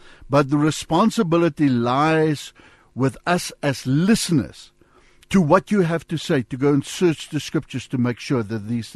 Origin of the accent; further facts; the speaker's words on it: South Africa; first language Afrikaans; English is a second language; well, me being Afrikaans, Rocky being English